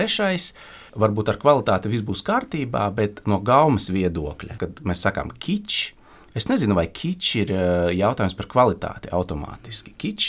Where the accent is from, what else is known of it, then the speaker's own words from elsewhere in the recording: Riga, Latvia; Es pats, būdams rīdzinieks